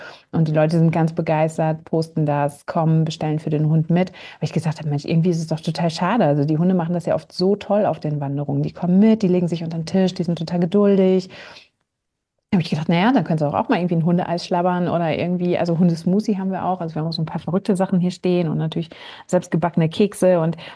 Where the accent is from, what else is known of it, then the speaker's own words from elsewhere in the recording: Hattingen, North Rhine-Westphalia, Germany; also born or lived in Bochum; ich bin ja ursprünglich ein Ruhrpott-Kind. Ich bin ja gebürtige, also geboren bin ich in Bochum, aufgewachsen bin ich in Hattingen.